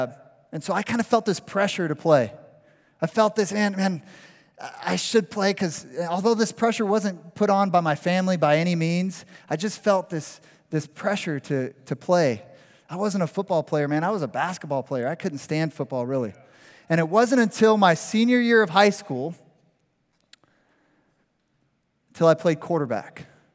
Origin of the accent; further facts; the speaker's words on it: Phoenix, Arizona, United States; I grew up here in Phoenix. I went to Moon Valley High School.